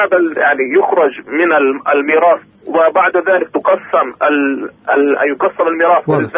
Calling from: Lod, Central District, Israel; من اللد، مدينة اللد.

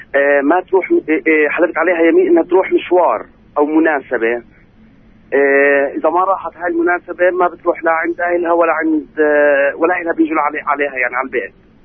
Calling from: Nablus, West Bank, Palestine

